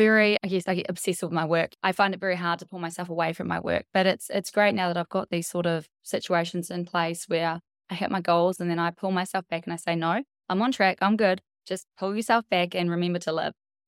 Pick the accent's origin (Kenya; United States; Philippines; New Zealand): New Zealand; moved away as an adult; now in Australia; I am originally from New Zealand. That's where I was born. And when I was about 19, I moved across to Australia and met my husband and had three kids. And now I live over there